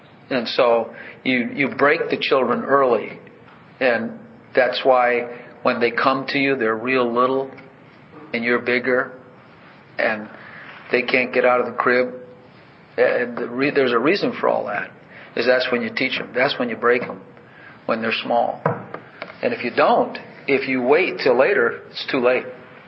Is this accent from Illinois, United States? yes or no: yes; Chicago, Illinois, United States; We grew up in Chicago.